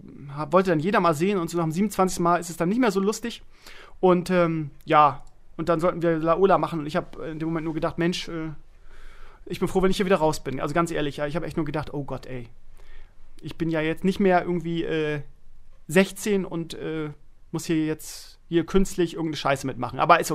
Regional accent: Bremen, Germany; Ich sag, ja, da bin ich Lehrer, aber eigentlich komme ich aus Bremen.

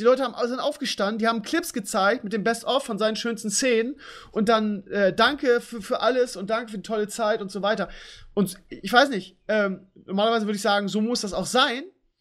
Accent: Bremen, Germany; weil ich mit dieser Fußballkultur auch aufgewachsen bin. Gerade als stolzer Bremer

